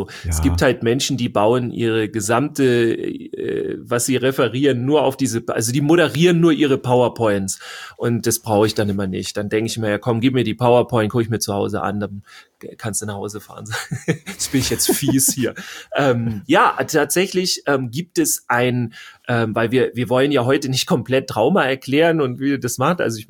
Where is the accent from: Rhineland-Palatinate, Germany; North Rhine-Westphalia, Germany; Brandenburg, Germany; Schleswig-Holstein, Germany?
Schleswig-Holstein, Germany; Also wir kommen ja aus Schleswig-Holstein, südlicher Bereich